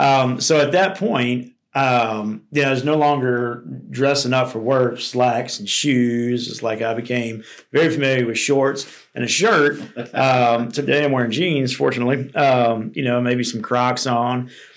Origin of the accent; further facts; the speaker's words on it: Louisiana, United States; So, well, I'm from South Louisiana. Yeah, I'm 5 hours away from home.